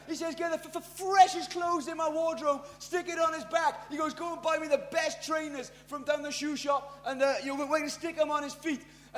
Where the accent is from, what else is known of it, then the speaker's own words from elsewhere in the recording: Wales, United Kingdom; Now, we don't mind that as much as most countries because we're Welsh.